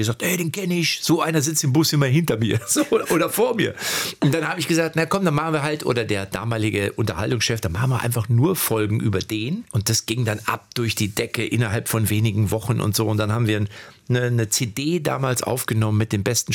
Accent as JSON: {"language": "German", "town": "Lippstadt", "region": "North Rhine-Westphalia", "country": "Germany", "tie": "born or raised there", "said": "Also entweder in meiner Heimatstadt, in Lippstadt"}